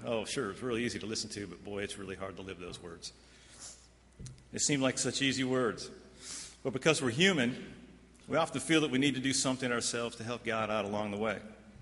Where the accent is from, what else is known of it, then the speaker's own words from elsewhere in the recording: Michigan, United States; I came from Michigan down to Texas.